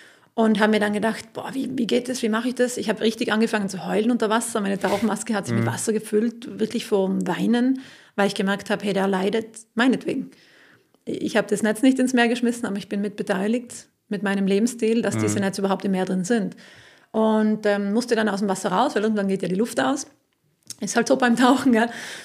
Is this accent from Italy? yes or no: yes; South Tyrol, Italy; wenn ich als Südtirolerin, ich komme ja aus Südtirol